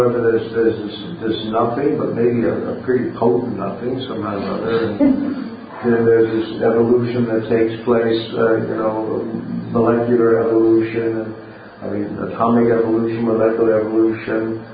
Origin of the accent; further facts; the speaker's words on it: Texas, United States; also born or lived in Oklahoma; So I grew up in Texas and Oklahoma. It makes me feel right at home.